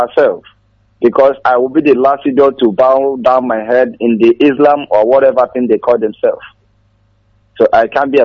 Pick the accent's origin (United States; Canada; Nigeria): Nigeria; Nkoro, Rivers; I'm also from Nkoro, and according to the history of Nkoro, we migrate from Akwa Ibom to Nkoro, including Abreba.